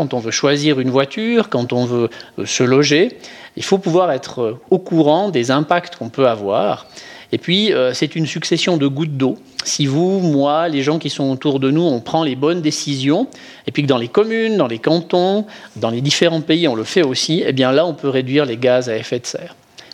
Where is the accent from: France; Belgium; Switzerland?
Switzerland; soit pour agir chez nous en Suisse